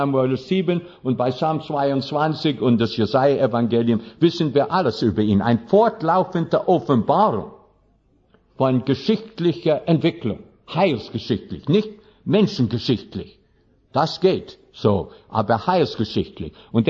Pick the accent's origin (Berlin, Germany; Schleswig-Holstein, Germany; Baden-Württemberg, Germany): Baden-Württemberg, Germany; accent: Swabian; jetzt bin ich ein Schwabe, Sie merken alle von meiner Aussprache, dass ich Schwäbische fahre, oder?